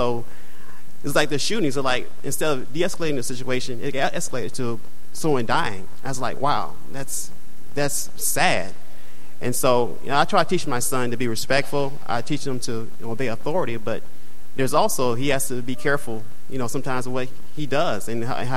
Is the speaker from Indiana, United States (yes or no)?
no; Florida, United States; I know growing up, and I grew up in Florida, and I experienced it growing up myself.